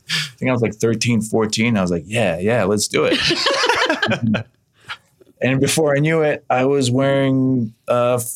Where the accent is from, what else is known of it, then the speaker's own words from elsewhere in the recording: Chicago, Illinois, United States; I grew up in Chicago. It was a very heavy Polish neighborhood. My mom, because we immigrated, wanted to make sure that I was in touch with my Polish roots. So I went to Polish school.